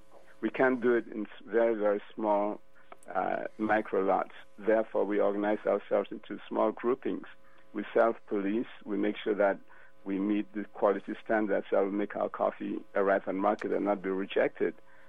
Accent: Cameroon; now in Atlanta, United States; Look, I'm a small farmer, even though I'm calling from Atlanta. I'm from Cameroon. I have a farm in Cameroon.

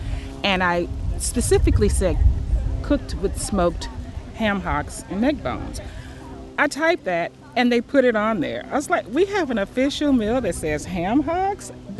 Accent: Minden, Louisiana, United States; I grew up in Minden. I just recently moved back. I say recently, it was fall 2013. Minden's like 30 minutes from here, from Shreveport.

